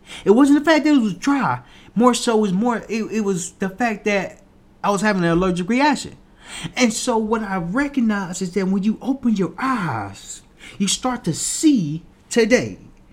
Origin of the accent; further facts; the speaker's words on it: Little Rock, Arkansas, United States; when I was staying in my hometown, Little Rock, Arkansas, as I'm staying in my hometown, I went to this event.